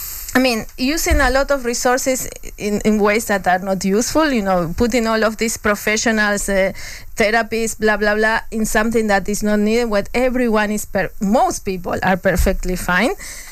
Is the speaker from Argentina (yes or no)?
yes; Argentina; now in Oaxaca, Mexico; Soy argentina, no soy oaxaqueña.